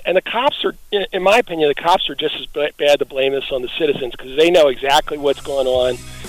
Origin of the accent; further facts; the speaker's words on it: Drexel Hill, Pennsylvania, United States; I was telling Matt that I grew up in Drexel Hill, which is part of Upper Darby Township. And just to give you an idea, that's the first close-in suburb to the city of Philly.